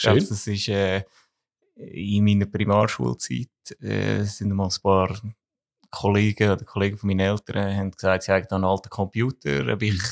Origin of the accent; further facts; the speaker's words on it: Switzerland; als Schweizer